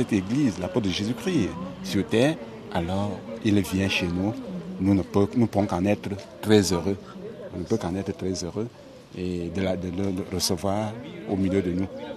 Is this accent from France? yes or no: no; Cameroon; Oui, je suis Camerounais